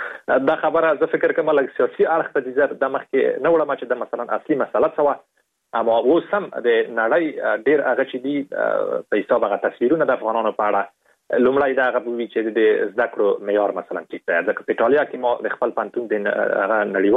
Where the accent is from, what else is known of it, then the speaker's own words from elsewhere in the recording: Afghanistan; په دې باندې مې لیکلي وو چې زه د افغانستان یم